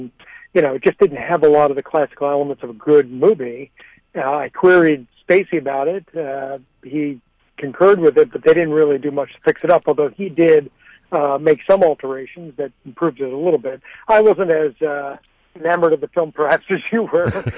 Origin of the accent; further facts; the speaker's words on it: Beverly Hills, California, United States; I grew up in Beverly Hills, California, and try to make movies